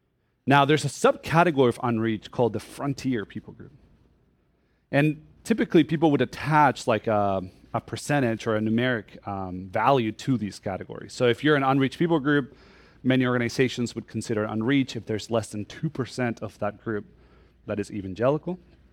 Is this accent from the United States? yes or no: no; Chile; I am originally from Chile in South America.